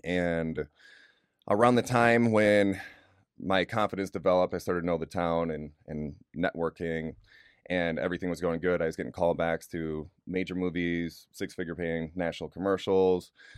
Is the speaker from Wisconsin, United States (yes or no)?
yes; Wisconsin, United States; now in California, United States; I'm originally from Wisconsin.